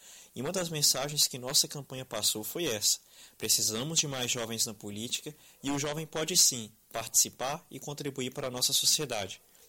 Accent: Contagem, Minas Gerais, Brazil; tenho 20 anos e sou de Contagem.

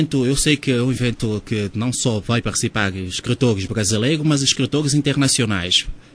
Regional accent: São Tomé & Príncipe; venho das Ilhas de São Tomé e Príncipe, África Ocidental.

